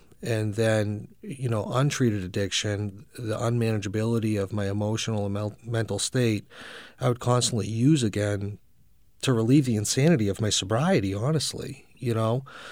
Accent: Salem, New Hampshire, United States; so I came to New Hampshire, you know, which is home for me. I grew up in Salem.

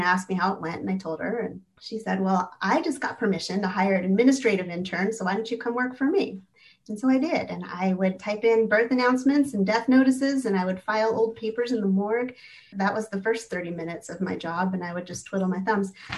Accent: Camarillo, California, United States; I had lots of little internships, you know, with my hometown paper, where I covered the Ventura County Fair, lemon juice drinking contest. That was my first story that actually landed on the front page of the Camarillo Daily News.

